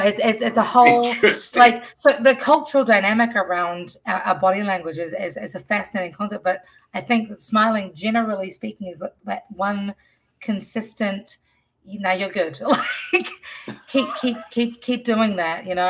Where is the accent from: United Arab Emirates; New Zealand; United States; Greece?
New Zealand; I was raised in New Zealand